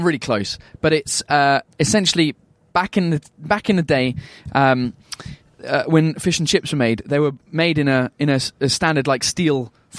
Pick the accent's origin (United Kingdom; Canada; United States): United Kingdom; England; That's because we're English.